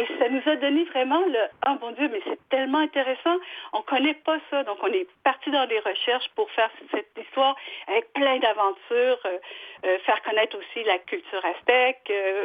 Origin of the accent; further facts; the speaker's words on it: Magog, Quebec, Canada; born there; Moi, je suis née à Magog